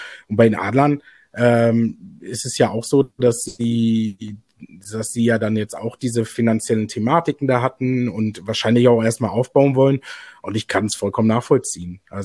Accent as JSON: {"language": "German", "region": "North Rhine-Westphalia", "country": "Germany", "said": "Also ich meine, ich komme aus Nordrhein-Westfalen."}